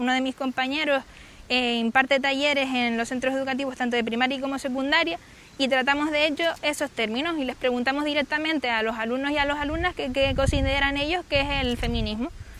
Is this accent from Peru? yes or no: no; Tuineje, Canary Islands, Spain; De Twinés el pueblo, de Llano Florido.